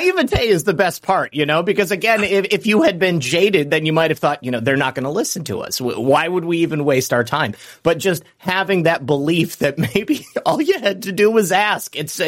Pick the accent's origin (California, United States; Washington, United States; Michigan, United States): Michigan, United States; Michigan, you know, that's my home state, and that's what they've said for years.